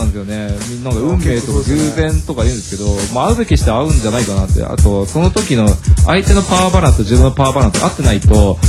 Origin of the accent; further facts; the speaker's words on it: Saitama, Japan; まあ僕地元が埼玉だったんで